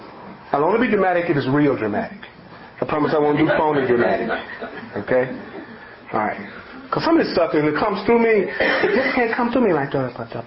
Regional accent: the South, United States; Because when I was 5 or 6 years old growing up in the South, there was still segregation.

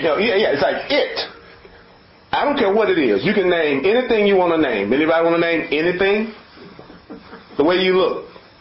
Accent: the South, United States; Like I'm from the South, it goes going to get. Yeah, in the South, we try to speed things up.

